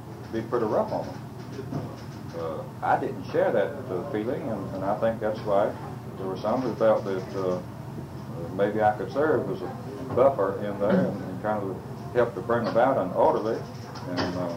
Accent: Alabama, United States; Well, I grew up down in South Alabama, along the Florida-Alabama line. My father was a tenant farmer, and 1929, I finished high school in May and came up to Montgomery.

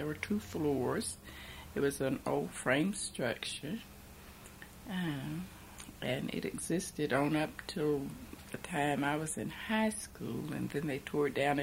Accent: Asheville, North Carolina, United States; born there; I was born here in Asheville.

